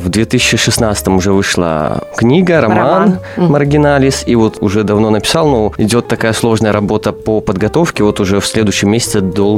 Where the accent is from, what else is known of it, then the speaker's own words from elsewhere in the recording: Barysaw, Minsk Region, Belarus; я сам из Борисова